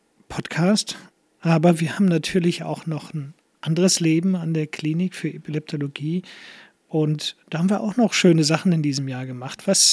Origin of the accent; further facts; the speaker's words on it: Rhineland-Palatinate, Germany; Ich komme ja aus dem Ahrtal